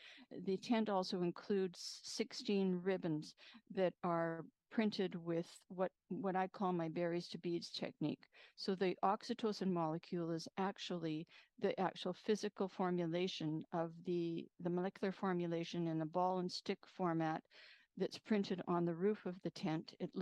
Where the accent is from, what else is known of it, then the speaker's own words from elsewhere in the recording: Saskatoon, Saskatchewan, Canada; I was raised in Saskatchewan and specifically grew up in Saskatoon